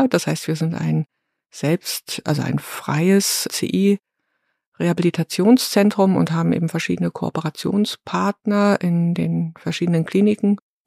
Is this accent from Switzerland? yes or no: no; East Germany, Germany; ich bin im Ostteil des Landes groß geworden